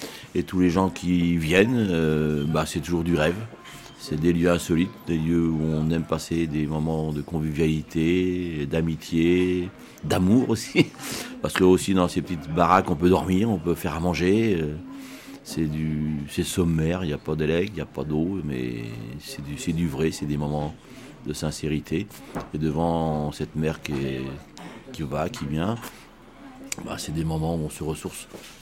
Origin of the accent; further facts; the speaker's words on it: Avranches, Normandy, France; Je suis natif d'Avranches